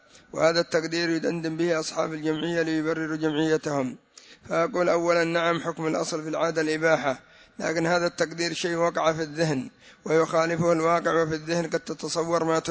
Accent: Yemen; وعندنا في اليمن

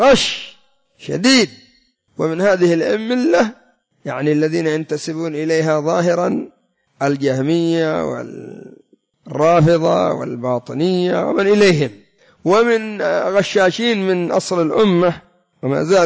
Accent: Yemen; وعندنا في اليمن

